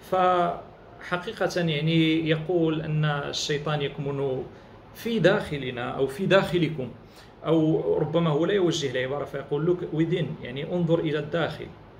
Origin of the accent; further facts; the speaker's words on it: Morocco; وكذلك وجد عندنا في المغرب.